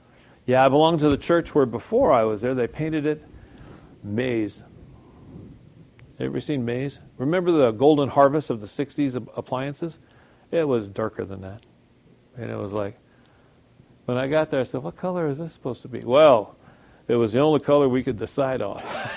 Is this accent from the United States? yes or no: yes; California, United States; I grew up in Southern California. A lot of earthquakes.